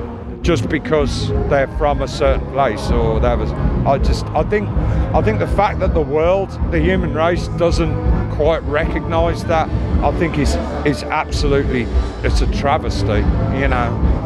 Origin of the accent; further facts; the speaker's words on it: Birmingham, West Midlands, United Kingdom; From Birmingham, UK, central England.